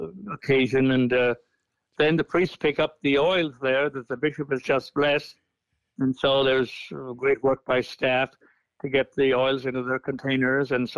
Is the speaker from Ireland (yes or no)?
yes; Ireland; Well, again, of course, everybody went. Not everybody went on Holy Thursday, just like here.